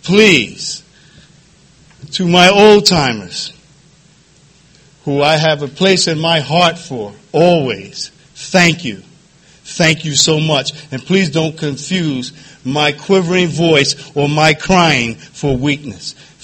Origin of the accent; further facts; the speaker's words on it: Philadelphia, Pennsylvania, United States; I grew up in North Philadelphia. You know, I come from a family, there was five children, and I was the oldest one.